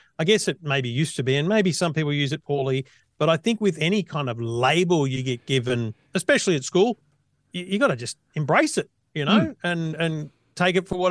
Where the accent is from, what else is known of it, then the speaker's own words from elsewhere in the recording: Griffith, New South Wales, Australia; born there; also born or lived in Queensland; So I was at Griffith High School year 7 to 10. So I was born in Griffith. We went to Queensland. We went all around the place. And I, year 7 to 10 was when we came back.